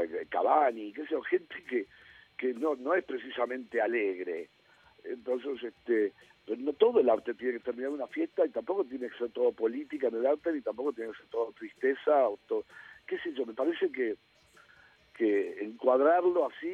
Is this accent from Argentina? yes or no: yes; Argentina; yo como argentino me daba siempre un poquito de tristeza compararme con el grupo de comediantes uruguayos